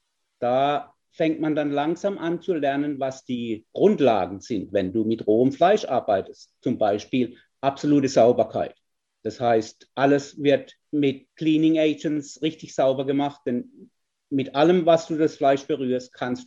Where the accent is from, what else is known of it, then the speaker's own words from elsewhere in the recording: Baden-Württemberg, Germany; now in Australia; ich komme aus der Nähe des Schwarzwaldes und da hat mir ein bisschen der Schwarzwälder Schinken gefehlt hier in Australien.